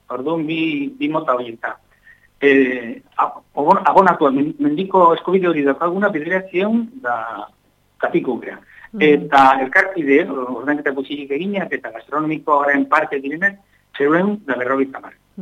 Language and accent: Basque; Lesaka, Navarre, Spain; born there; now in Irun, Spain; Eta nire lezakara sortez izanik ere, irunen bizit naiz.